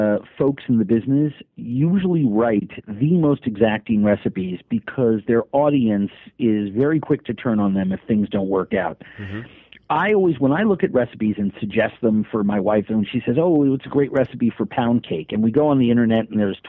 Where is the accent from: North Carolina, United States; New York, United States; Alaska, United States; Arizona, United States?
New York, United States; I grew up in New York in the 60s. My dad ran a big ad agency. It was a privileged lifestyle.